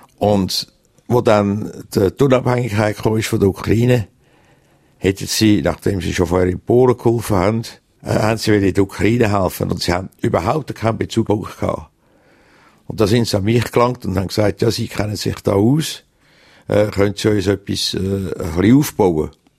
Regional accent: Zurich, Switzerland; Ich bin in Albisrieden aufgewachsen und Albisrieden ist ein Vorort von Zürich. Und damals war es noch so beinahe ein Aussenquartier, wo noch Kühe geweidet haben und der Säulichaller noch seine grosse Säulimast hatte.

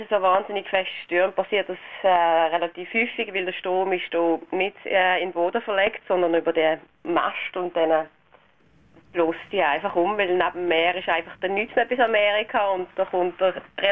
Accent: Switzerland; als Schweizer

